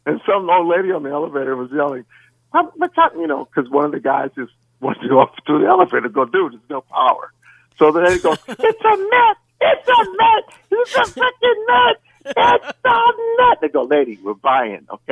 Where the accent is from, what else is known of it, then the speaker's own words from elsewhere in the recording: Compton, California, United States; You know, I'm from Compton, and we play with no lights, so I'm used to that.